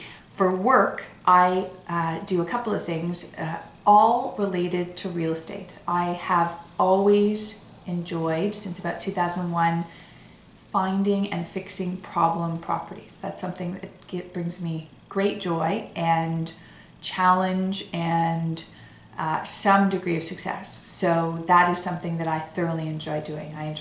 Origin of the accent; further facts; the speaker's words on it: Canada; I have all four children playing hockey because we are Canadian.